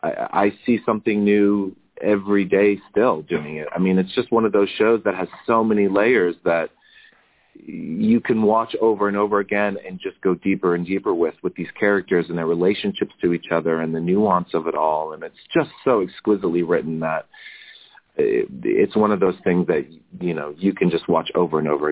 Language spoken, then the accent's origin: English; Boston, Massachusetts, United States; also born or lived in Cincinnati, United States / New York, United States; I grew up in North Boston, went to college in Cincinnati for Cincinnati Conservatory, moved to New York